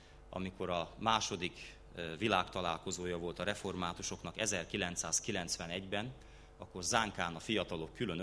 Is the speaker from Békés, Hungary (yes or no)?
yes; Békéscsaba, Békés, Hungary; Bár a szüleim törzsgyökeresen nem békéscsabaiak, de én magam meg a feleségem is békéscsabán születtünk, itt nőttünk fel, és itt is fogadtuk be az Úr Jézust.